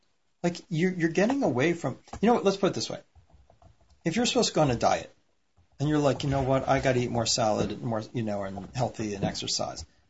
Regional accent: Pennsylvania, United States; But even today in Pennsylvania, where I grew up, and even when I grew up, I remember that there was a farmer we knew.

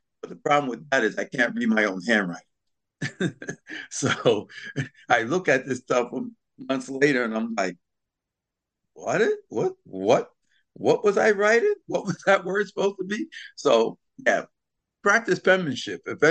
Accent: Bronx, New York, United States; I grew up in the South Bronx, so I know quite a bit about, you know, fighting to survive.

